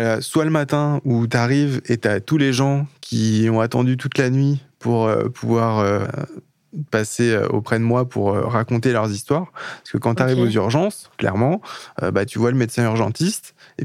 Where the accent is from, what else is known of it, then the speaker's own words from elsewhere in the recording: Le Mans, Pays de la Loire, France; j'ai 37 ans, je suis du Mans